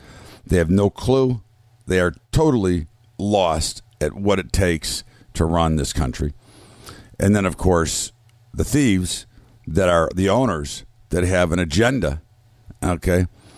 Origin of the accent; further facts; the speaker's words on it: United States; I mean, again, I'm an American. I love America.